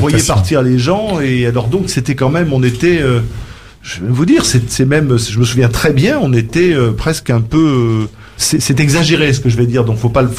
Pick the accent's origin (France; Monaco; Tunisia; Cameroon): Monaco; Je suis monégasque, donc c'est mon pays.